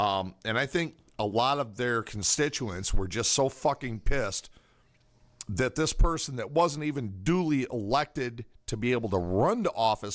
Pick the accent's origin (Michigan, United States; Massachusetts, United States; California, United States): Michigan, United States; Mount Clemens; Because I'm from Mount Clemens. I'm from downriver. I'm like, it's all fucking Detroit east of Ann Arbor to me.